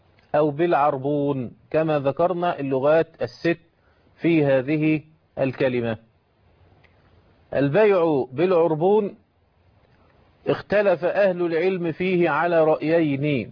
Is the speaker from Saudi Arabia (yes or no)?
no; Egypt; نجد عندنا في مصر وفي بعض القوانين الأخر